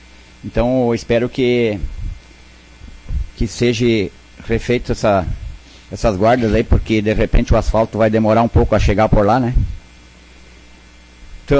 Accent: Rincão de Espraiada, Brazil; Tenho andado pelo Rincão de Espraiada, né? Minha terra na volta aí.

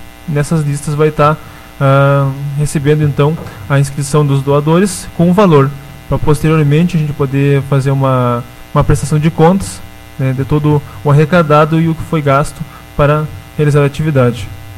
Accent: Alegrete, Rio Grande do Sul, Brazil; now in Agudo, Brazil; Eu venho de Alegrete, né, com a missão de ser o enfermeiro da UBS Tia Laurinha. Estou há um mês e alguns dias na cidade

